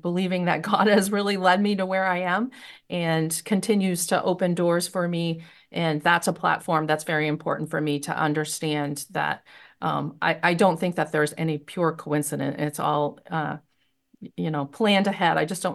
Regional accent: Jay, Maine, United States; also born or lived in Farmington, United States / Lewiston, United States; Well, I'm a proud Mainer, was born in Farmington, Maine, like our governor, grew up in Jay, Maine for a period of time, also lived in Lewiston, Maine through early high school, and then moved away

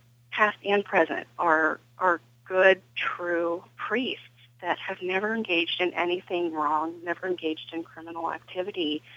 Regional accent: Pennsylvania, United States; I grew up in the Altoona Johnstown Diocese

